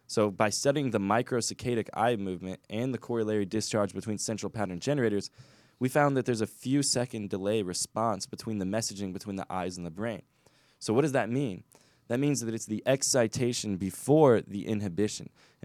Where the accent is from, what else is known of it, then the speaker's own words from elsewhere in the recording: Illinois, United States; the Reader's Digest version is, I grew up in Illinois, at 8 years old, started playing guitar, doing magic.